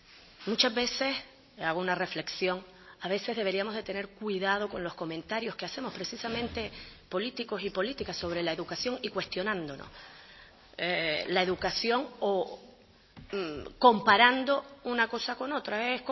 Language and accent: Spanish; Canary Islands, Spain; los que somos canarios, estudiamos en la facultad, en magisterio, en Gran Canaria, o en lo de Tenerife